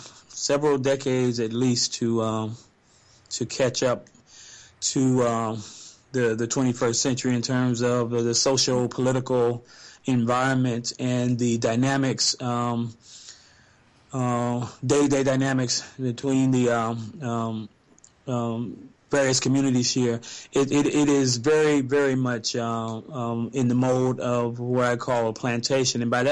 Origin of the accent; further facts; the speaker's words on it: Gary, Indiana, United States; now in Tennessee, United States; I'm from the Chicago area, Gary, Indiana. It's where I was born and raised, and actually where Q grew up as well.